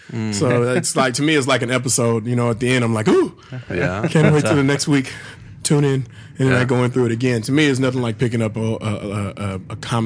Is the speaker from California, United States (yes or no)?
yes; Sacramento, California, United States; I know the places to go when I'm in my hometown of Sacramento.